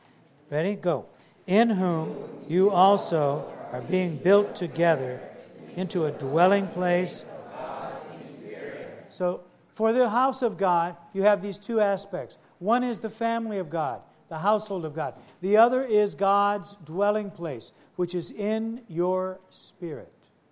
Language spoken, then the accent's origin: English; Ferguson, Missouri, United States; well, I grew up in Ferguson, Missouri. Now, he and I know what that means.